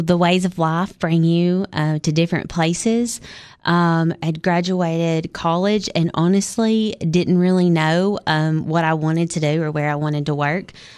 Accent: McKee, Kentucky, United States; So I grew up in a small town called McKee, Kentucky. We had one traffic light

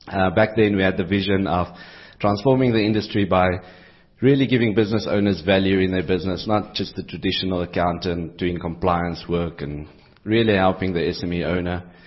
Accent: Harrismith, Free State, South Africa; So I was born and bred in the small town of Harry Smith in the Free State.

